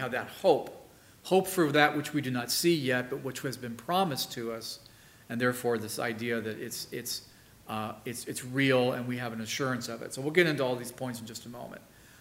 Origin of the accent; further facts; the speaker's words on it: Indiana, United States; I said corn because I'm from Indiana.